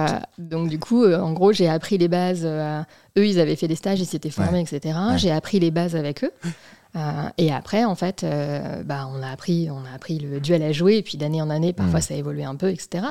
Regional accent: Centre-Val de Loire, France; Alors moi, je suis de la région centre, je suis genre du milieu de la diagonale du vide. Non mais vraiment, hein, genre je viens de au-dessus de la Creuse

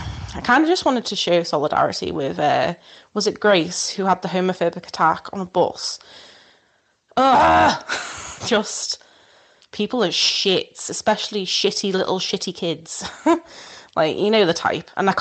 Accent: Wirral, North West England, United Kingdom; because I'm actually from Wirral, Wirral, which is over the Mersey from Liverpool.

